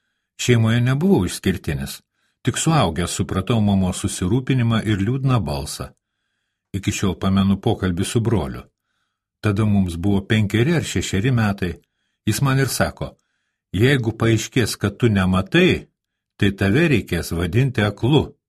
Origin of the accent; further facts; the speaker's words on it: Panevėžys County, Lithuania; Juolab šis miestas yra netoli mano tėviškės.